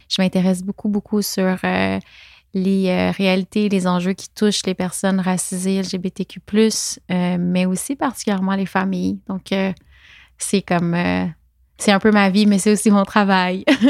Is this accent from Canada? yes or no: yes; Quebec, Canada; born there; Moi, mes parents ont émigré du Moyen-Orient. Je suis née au Québec. Mais j'ai quand même j'accorde une importance à mon bagage ethnique, donc arabe.